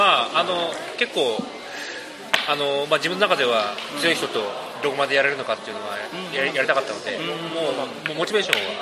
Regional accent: Ibaraki, Japan; 茨城から来ました

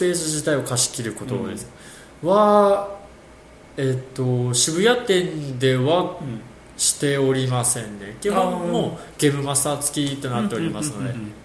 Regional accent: Kumamoto, Japan; now in Tokyo, Japan; 僕も出身は熊本なのですが

